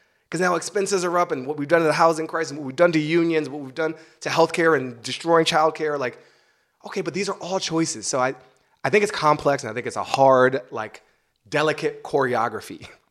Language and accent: English; New York, United States; Yeah, like, as a New Yorker, you could have gone to the movies with an attorney general